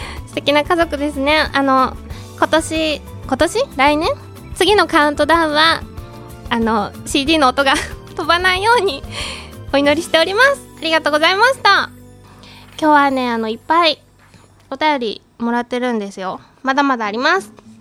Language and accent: Japanese; Tokyo, Japan; 帰るふるさともない、生まれも育ちも東京の至ってつまらん男の代表格である僕は